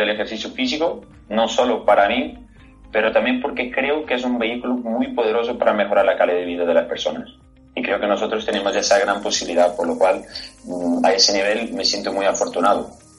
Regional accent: Lisbon, Portugal; Spanish is a second language; now in Badajoz, Spain; soy portugués, de Lisboa, de esa maravillosa ciudad, que para quien no conoce, les recomiendo muchísimo que las conozca, porque merece muchísimo la pena, tú lo podrás decir. Y actualmente viviendo en Badajoz

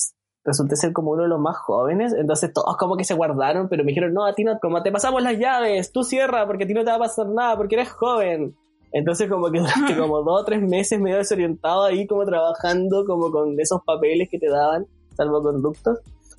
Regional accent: Punta Arenas, Magallanes, Chile; now in Santiago, Chile; cuando era chico, estaba, bueno, yo soy de Punta Arenas, entonces como que igual uno vivía encerrado porque afuera hacía frío

